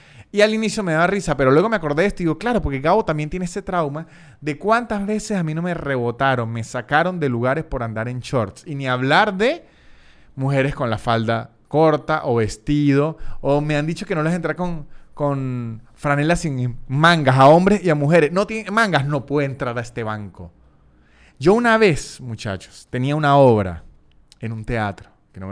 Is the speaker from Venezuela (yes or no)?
yes; Venezuela; porque soy venezolano, me crié en Venezuela y sé cómo se bate el chocolate en ese país